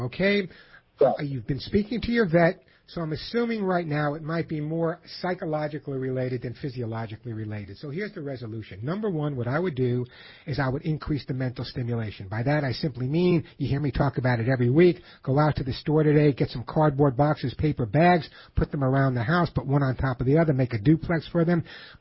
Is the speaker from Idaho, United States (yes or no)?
no; New York, United States; I grew up on Long Island.